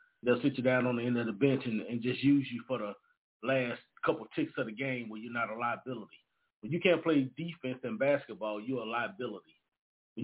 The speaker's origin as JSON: {"language": "English", "region": "Louisiana", "country": "United States", "moved": "as an adult", "lives_now": "San Diego, United States", "said": "I love all Louisiana sports because I'm from Louisiana, so I'm with all Louisiana sports, and I've been living in San Diego for a very long time since I left home as a young man."}